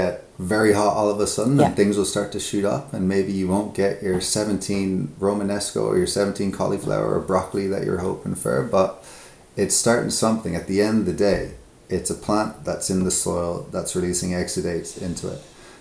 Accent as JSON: {"language": "English", "country": "Ireland", "also_born_or_lived": "Canada", "moved": "yes", "lives_now": "Scotland, United Kingdom", "said": "We're all from Ireland, but we all emigrated out to Canada. And now we've all emigrated back"}